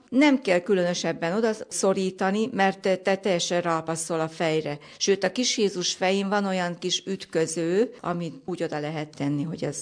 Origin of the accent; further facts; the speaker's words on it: Mihálygerge, Nógrád, Hungary; a szülőfalum Mihály Gergén születtem, nagyon szeretem a szülőfalumat, a Mihály Gergi templomba